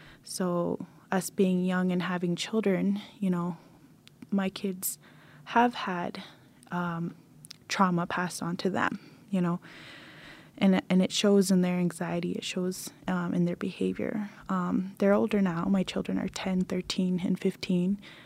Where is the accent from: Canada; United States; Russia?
Canada; Yellowknife, Northwest Territories; born there; I was born in Yellowknife, 1985, to my 18-year-old mother. And my parents were quite young when they had me.